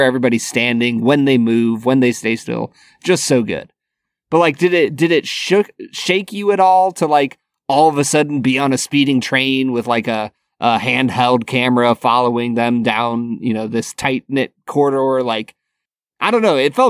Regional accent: United States; just watching it as a American who only speaks English

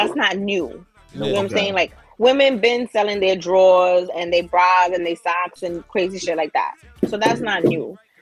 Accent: The Bronx, New York, United States; She, you know, I'm from the Bronx, and I was like, oh, this is dope.

